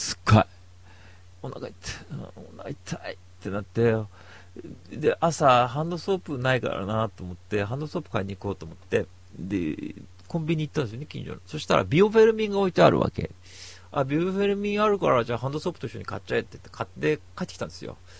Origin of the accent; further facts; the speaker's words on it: Misawa, Aomori, Japan; 多分僕の出身の三沢ですよね。で僕もそこでね、 … っていうとややこしいけど、あのまあ、米軍の子供なわけですよね。